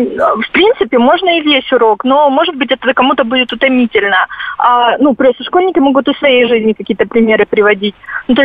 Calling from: Krasnodar, Krasnodar Krai, Russia; Я звоню из Краснодара.

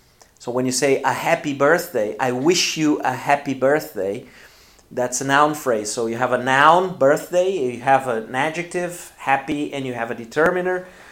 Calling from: Porto Alegre, Rio Grande do Sul, Brazil; English is a second language

